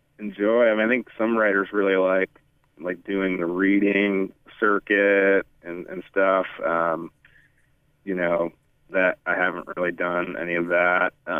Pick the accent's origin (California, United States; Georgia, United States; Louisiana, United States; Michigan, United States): Michigan, United States; moved away as an adult; also born or lived in Montana; But I came from Michigan to Montana when I was like 19 years old.